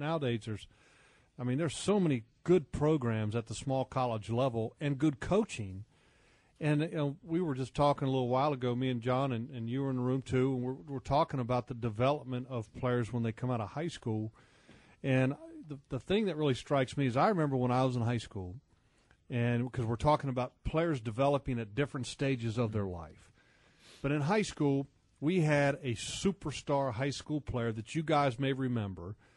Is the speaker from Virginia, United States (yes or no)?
yes; Sterling, Virginia, United States; Billy was a good friend of mine at Parkview High School where we grew up in Sterling, Virginia.